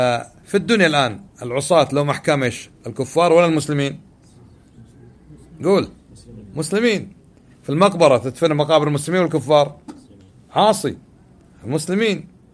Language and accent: Arabic; Kuwait; أبو معاذ يقول أنه سافر مثلاً عندنا في الكويت الساعة السادسة أذن المغرب